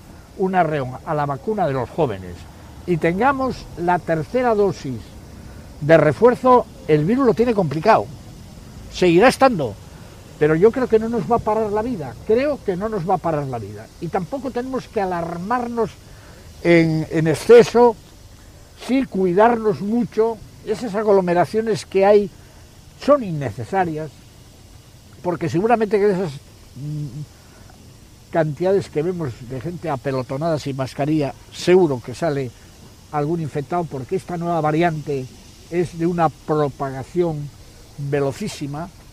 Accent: Spain; Que los malos somos los españoles.

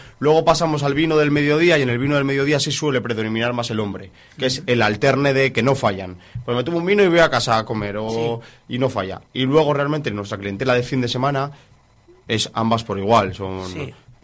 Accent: Laredo, Cantabria, Spain; Nosotros que somos de Laredo sabemos lo que conlleva hacer una anchoa.

